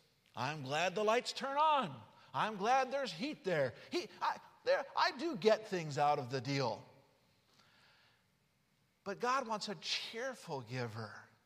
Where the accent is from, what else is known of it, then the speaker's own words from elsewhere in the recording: Utah, United States; My dad was born and raised in West Virginia, but I grew up in Utah.